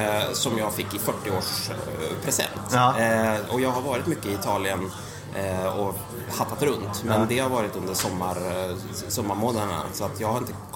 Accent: Sweden; Jag är förfärligt svensk.

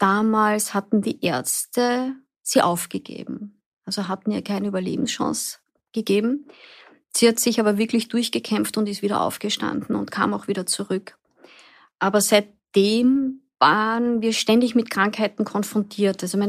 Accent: Vienna, Austria; Ich bin in Wien aufgewachsen, gemeinsam mit meinem Bruder, bei meinen Eltern.

